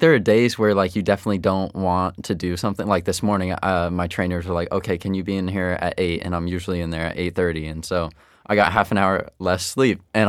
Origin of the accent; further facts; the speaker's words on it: New York, United States; So I grew up in New York and New York City FC didn't exist.